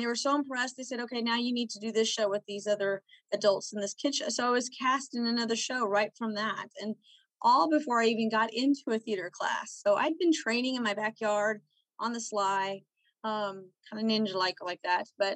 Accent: Austin, Texas, United States; now in Gonzales, United States; I'm from Austin originally, and, you know, now in Gonzales now for a long time.

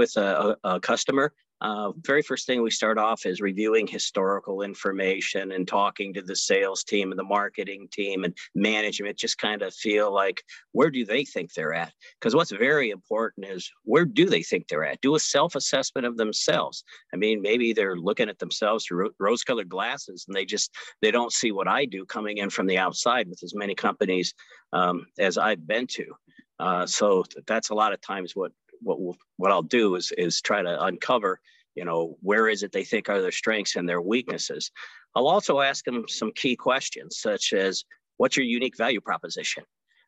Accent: Omaha, Nebraska, United States; And I started looking around Omaha, Nebraska, my hometown. I born and raised here.

